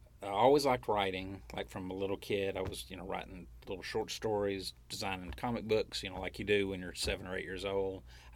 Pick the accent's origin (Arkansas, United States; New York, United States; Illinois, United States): Arkansas, United States; Hope; my hometown because I'm from Hope.